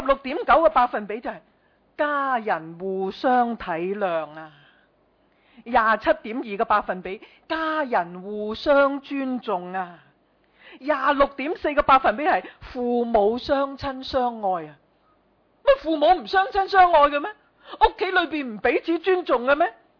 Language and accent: Cantonese; Hong Kong; 呢我哋香港人咧唔着重生命，甚至唔着重自己嘅健康